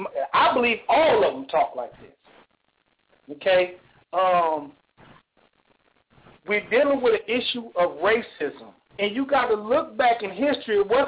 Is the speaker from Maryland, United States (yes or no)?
no; Inglewood, California, United States; now in St. Petersburg, United States; And like I said before, I'm from California. I'm from Inglewood. And I'm living in St. Petersburg now, but I'm from the home of the Clippers, you know.